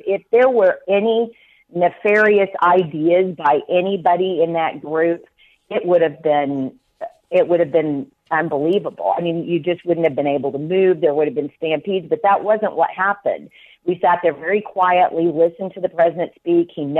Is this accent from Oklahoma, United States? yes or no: yes; Oklahoma, United States; I'm from Oklahoma, so we drove 20 hours in the car to go